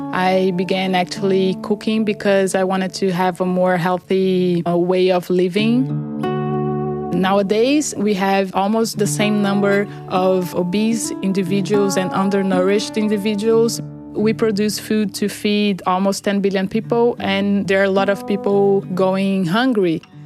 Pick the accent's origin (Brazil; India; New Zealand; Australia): Brazil; I'm from Brazil.